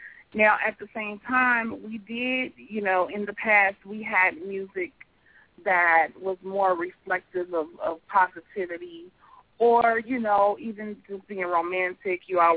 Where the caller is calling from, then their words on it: Kansas City, United States; I'm calling in from Kansas City.